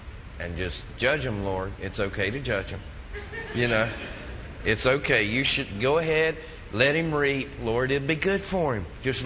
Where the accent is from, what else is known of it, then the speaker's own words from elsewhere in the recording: the South, United States; And, you know, I grew up in the South. I was born and raised here. Family's been here like 275 years.